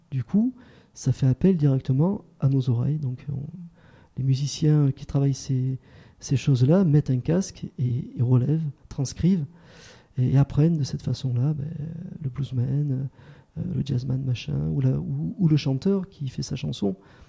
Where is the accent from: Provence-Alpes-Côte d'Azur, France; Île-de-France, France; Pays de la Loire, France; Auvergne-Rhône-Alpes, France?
Provence-Alpes-Côte d'Azur, France; La Seyne-sur-Mer; Pourtant, je ne venais pas très loin. Je suis originaire de la Seyne-sur-Mer, dans le Var.